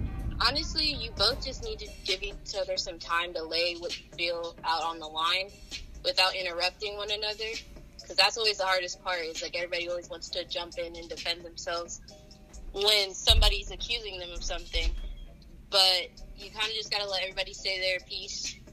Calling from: Columbus, Ohio, United States; Yo, this is … I'm from Columbus, Ohio.

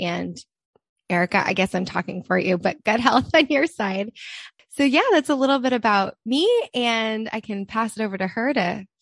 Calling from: Los Angeles, California, United States; I am joining you from Los Angeles, California, which is a very big place.

